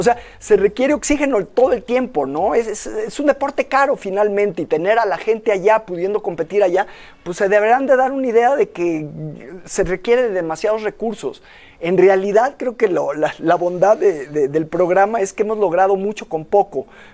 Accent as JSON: {"language": "Spanish", "country": "Mexico", "said": "La genética mexicana y el tipo de, digamos, lo que tenemos como mexicanos abona perfectamente al ciclismo"}